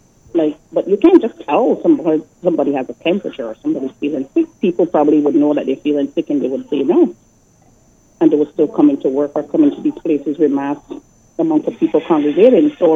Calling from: Toronto, Ontario, Canada; Okay, so I'm calling from Toronto.

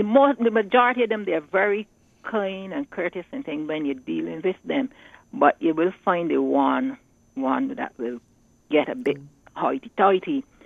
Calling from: Sherbourne, Saint John, Barbados; I'm calling from Sherborne, number 1, St. John.

